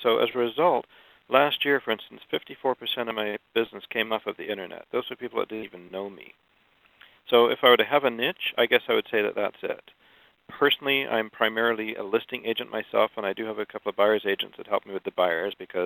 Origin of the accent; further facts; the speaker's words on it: England, United Kingdom; born there; also born or lived in France / Spain / Canada; I was born in England, and I went to school in England, France, Spain, and Canada, and I went to 24 schools in 12 years.